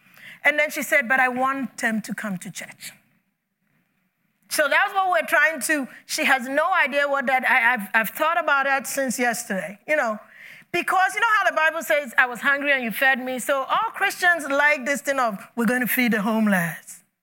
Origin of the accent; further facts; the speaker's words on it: Ghana; When I was growing up in Ghana